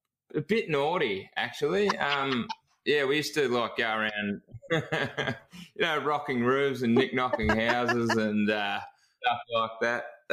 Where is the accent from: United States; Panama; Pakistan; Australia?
Australia; Chewton, Victoria; So I actually grew up in a town called Chewton, which is about 8 kilometres from Castlemaine